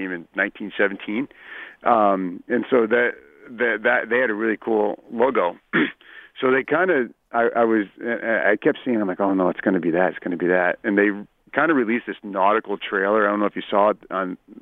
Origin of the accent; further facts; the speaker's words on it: Hartford, Connecticut, United States; Ron Francis is a former Hartford Whaler. That's where I grew up in Connecticut.